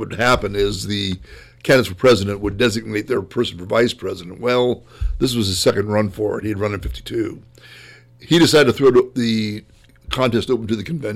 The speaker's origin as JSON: {"language": "English", "town": "Canton", "region": "Ohio", "country": "United States", "said": "Well, my grandfather, I'm originally from the Canton area. My grandfather had served on the Canton City Council back in the 30s."}